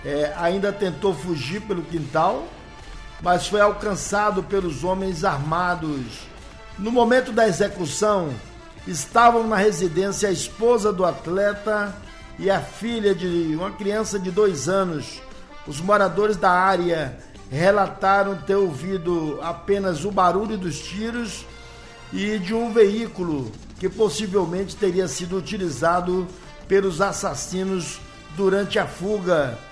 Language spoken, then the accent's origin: Portuguese; Brazil; Mas eu sou brasileiro até certo ponto.